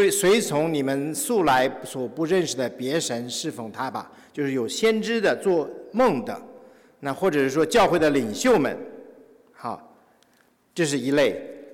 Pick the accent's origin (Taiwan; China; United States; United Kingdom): China; 所以这个那就好像我们从大陆出来的都有一个背景